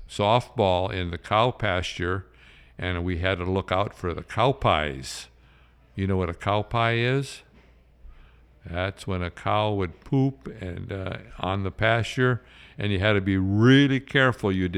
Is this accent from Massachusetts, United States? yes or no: no; Wisconsin, United States; Well, I grew up at a little dairy farm in northern Wisconsin.